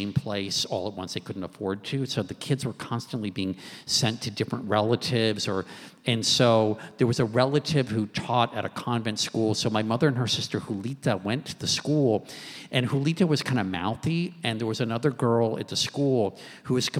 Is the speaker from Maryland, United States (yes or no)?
yes; Maryland, United States; and I grew up in Maryland, and it all just seemed like shrouded in mystery.